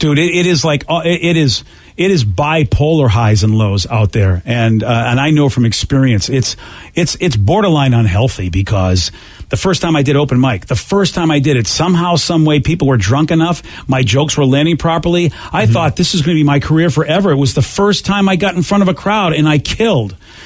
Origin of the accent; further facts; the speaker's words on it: Massachusetts, United States; Look, I'm from Massachusetts, and that was an adjective for everything growing up.